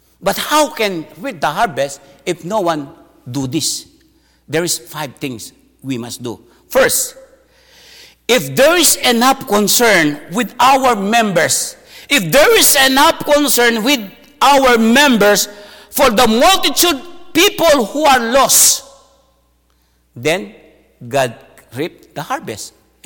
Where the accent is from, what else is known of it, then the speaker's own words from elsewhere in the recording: Philippines; English is a second language; Of course, as a Filipino, sometimes we have a pride.